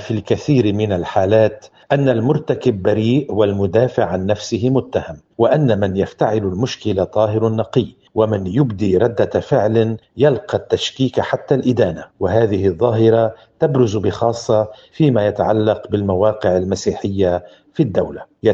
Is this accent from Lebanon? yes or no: yes; Lebanon